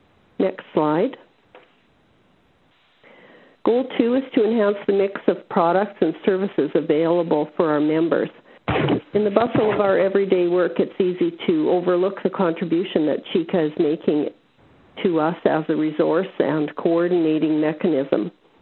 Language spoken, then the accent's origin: English; Saskatoon, Saskatchewan, Canada; You know that the 2012 conference will be held in my hometown, Saskatoon, followed by Ottawa in 2013 and Halifax in 2014.